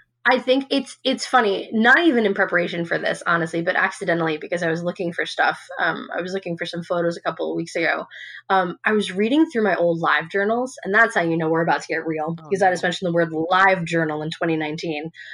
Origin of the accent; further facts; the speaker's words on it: Long Island, New York, United States; now in Los Angeles, United States; you know, I think too, growing up on Long Island, you know, you're right by the city. It's right there. Like, my family is from Queens. I am from Queens.